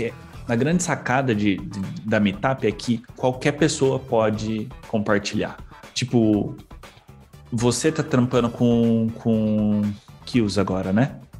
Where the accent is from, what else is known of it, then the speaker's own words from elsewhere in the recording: Araraquara, São Paulo, Brazil; eu sou de Araraquara, tá? E eu sou pé vermelho também.